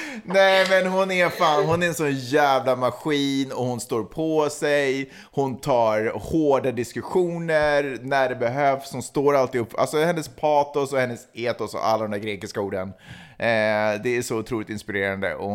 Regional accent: Finland; Jag är ju finländare i och för sig.

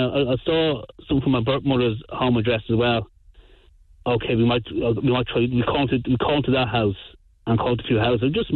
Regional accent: Dublin, Leinster, Ireland; born there; I was born in Dublin

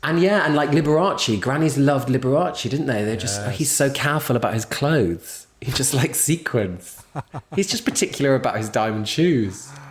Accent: London, United Kingdom; I'm a Londoner born and raised.

